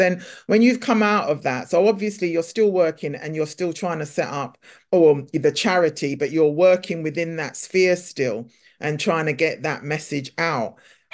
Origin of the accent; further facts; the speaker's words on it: United Kingdom; I'm Black British, I was born here, I was raised here, of Caribbean descent